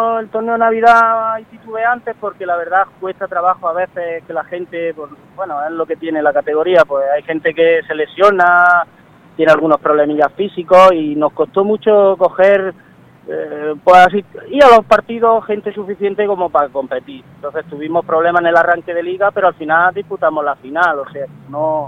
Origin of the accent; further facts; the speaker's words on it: Jaén, Andalusia, Spain; now in Almería, Spain; yo vengo de Jaén, yo soy natural de Jaén, llegué aquí a Almería por trabajo, soy topógrafo, y bueno, llegué por trabajo allá por 2001